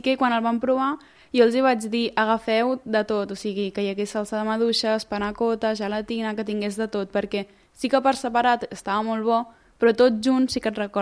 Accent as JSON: {"language": "Catalan", "town": "Mataró", "region": "Catalonia", "country": "Spain", "said": "jo sóc de Mataró"}